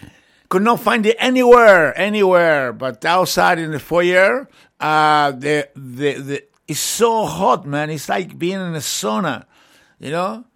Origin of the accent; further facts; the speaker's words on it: Catalonia, Spain; Believe I'm from Catalonia, man. I grew up with these guys' music